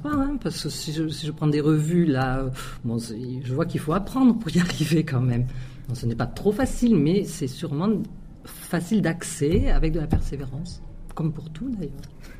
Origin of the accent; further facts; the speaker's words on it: Villeneuve-sur-Lot, Nouvelle-Aquitaine, France; Il y a un monsieur qui est venu en troisième chez nous à Villeneuve-sur-Lot